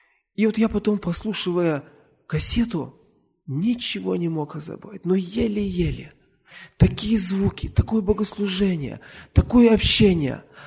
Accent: Ural, Russia; Но я человек с Урала, таких вещей не видывал и даже, наверное, не ел.

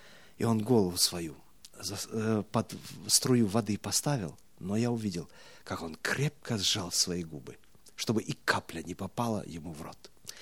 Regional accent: Tajikistan; Я вырос в Таджикистане, и там живут местные коренные жители, это таджики.

